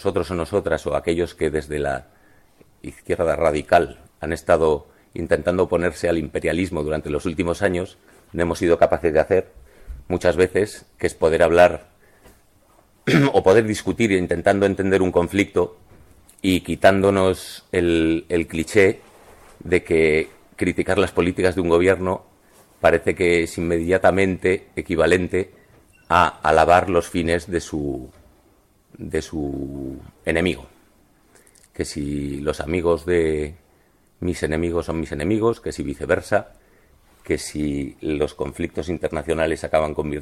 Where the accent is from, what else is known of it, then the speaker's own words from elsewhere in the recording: Ethiopia; now in Brussels, Belgium; Vengo de Etiopía. Ahora mismo vivo en Bruselas.